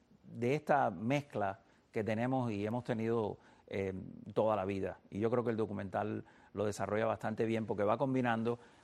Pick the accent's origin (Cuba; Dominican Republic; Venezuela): Cuba; lo afortunados que somos otros cubanos